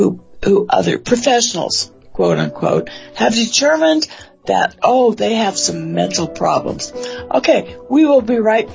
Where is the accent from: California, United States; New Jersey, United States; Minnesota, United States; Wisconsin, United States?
California, United States; I grew up in California. We could go outside every day and have recess and run off all that energy.